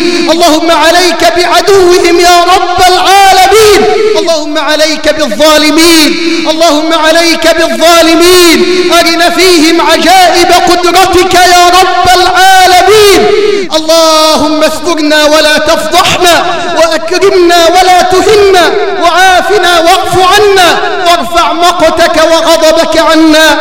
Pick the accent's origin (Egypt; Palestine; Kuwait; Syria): Egypt; بلدنا مصر